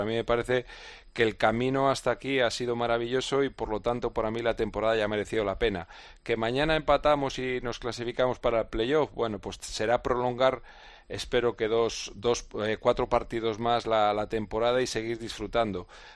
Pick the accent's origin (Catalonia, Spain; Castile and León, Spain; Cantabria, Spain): Cantabria, Spain; yo como racinguista, como cántabro